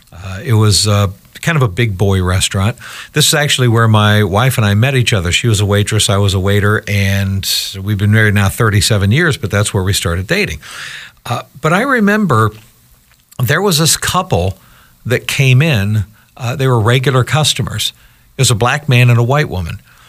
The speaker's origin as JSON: {"language": "English", "town": "Columbus", "region": "Ohio", "country": "United States", "tie": "born or raised there", "lives_now": "Michigan, United States", "said": "But, you know, I grew up in Columbus, Ohio, and Columbus, Ohio is, I mean, it's not the Deep South"}